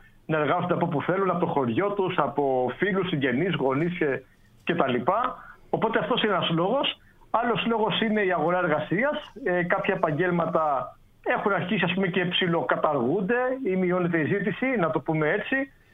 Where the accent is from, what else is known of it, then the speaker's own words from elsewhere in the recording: Greece; Η πιο πολύ είναι από Ελλάδα, γιατί είμαι από Ελλάδα